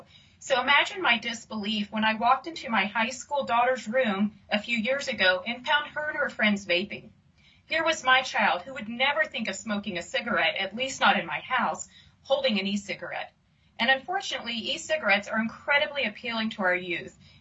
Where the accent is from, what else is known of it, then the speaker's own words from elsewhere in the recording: Deep South, United States; I grew up in the Deep South, where tobacco was a way of life.